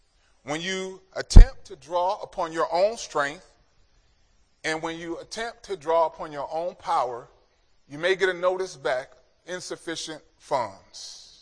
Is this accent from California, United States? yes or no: yes; California, United States; Remember, I'm from California, so I move from coast to coast.